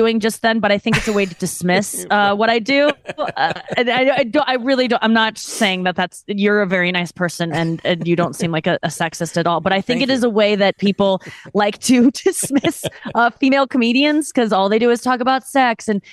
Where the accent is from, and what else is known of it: St. Louis, Missouri, United States